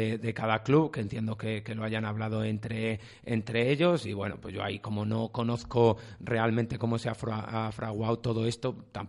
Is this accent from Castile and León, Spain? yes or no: yes; Valladolid, Castile and León, Spain; porque al final yo soy vallisoletano, vivo aquí